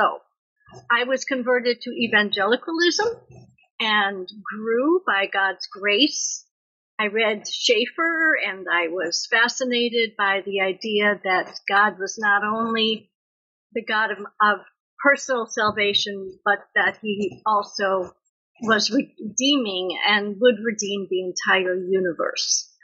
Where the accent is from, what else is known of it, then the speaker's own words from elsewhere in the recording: United States; Yes, I am an American.